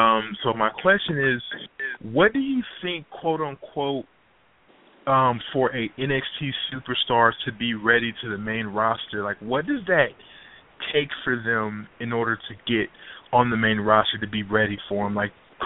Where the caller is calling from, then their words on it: Houston, Texas, United States; calling out of Houston.